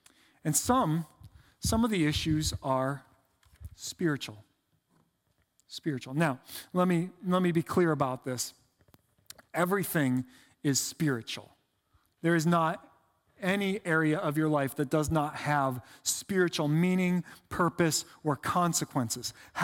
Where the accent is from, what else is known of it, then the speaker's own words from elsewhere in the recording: Painesville, Ohio, United States; I grew up in Painesville, Ohio, near Lake Erie.